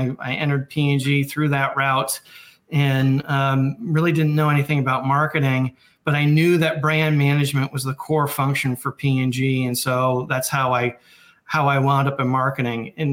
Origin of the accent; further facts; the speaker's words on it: Connecticut, United States; I grew up in Connecticut in the Reagan 80s